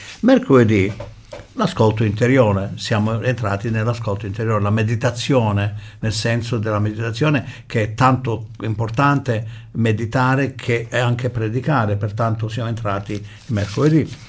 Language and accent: Italian; Australia; Italian is a second language; io non so pronunciare la H, e là se ne accorgono che sono australiano